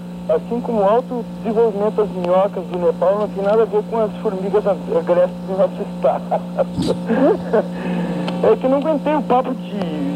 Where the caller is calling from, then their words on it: Canoas, Rio Grande do Sul, Brazil; Aqui, eu tô te falando de Canoas.